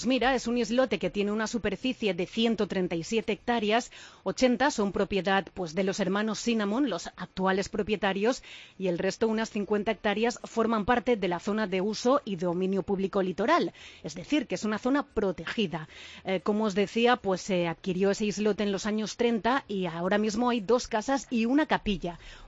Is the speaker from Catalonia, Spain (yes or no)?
no; Balearic Islands, Spain; Bueno, yo qué os voy a decir si es mi tierra, pero es que son las mejores playas del mundo